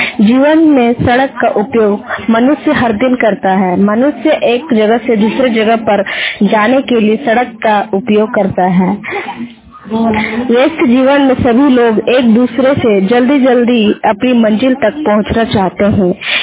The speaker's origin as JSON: {"language": "Hindi", "region": "Jharkhand", "country": "India", "said": "मैं गोला प्रखंड की रहने वाली हूँ"}